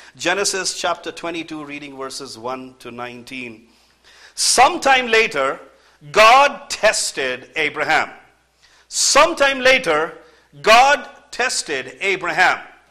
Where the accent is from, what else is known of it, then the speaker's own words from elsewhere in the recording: India; now in San Diego, United States; I'm actually from India, but we're settled in San Diego, California.